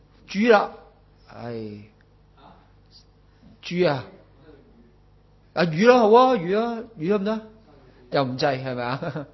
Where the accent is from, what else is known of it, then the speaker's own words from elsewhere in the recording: China; 即系我哋中国人都有嗰啲说话噶啦